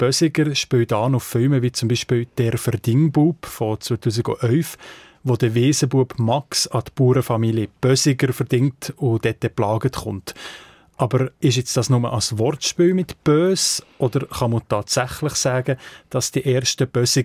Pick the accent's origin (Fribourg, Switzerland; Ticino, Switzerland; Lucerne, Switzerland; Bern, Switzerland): Fribourg, Switzerland; Bösingen im Sensenbezirk, das kenne ich natürlich. Ich bin gerade im Dorf nebenan aufgewachsen.